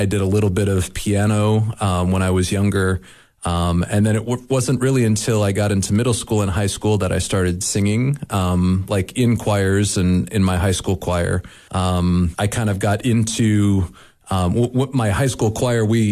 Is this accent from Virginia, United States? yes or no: yes; Blacksburg, Virginia, United States; Blacksburg, Virginia was definitely a college town. When I grew up in Blacksburg.